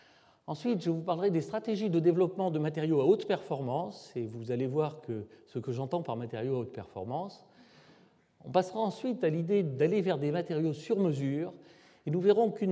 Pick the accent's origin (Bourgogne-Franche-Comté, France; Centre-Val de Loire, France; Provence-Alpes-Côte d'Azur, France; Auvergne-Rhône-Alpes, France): Auvergne-Rhône-Alpes, France; Clermont-Ferrand; born there; la cathédrale de ma ville natale, Clermont-Ferrand